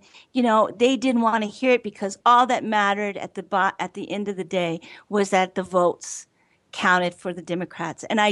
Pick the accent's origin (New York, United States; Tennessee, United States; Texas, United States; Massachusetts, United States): New York, United States; New York City; in a town of 16,000 on the Mexican border, and I came from New York City, and it was just a totally different thing.